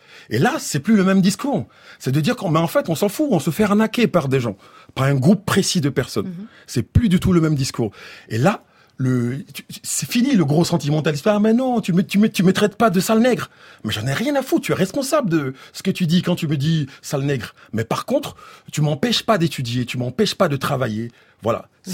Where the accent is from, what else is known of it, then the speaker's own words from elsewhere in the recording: Côte d’Ivoire; moved away; De la même façon que moi-même, de façon personnelle, il y a 15 ans, j'ai quitté la Côte d'Ivoire en me disant, bon écoutez, je vais aller voir ailleurs si cet ailleurs là est meilleur.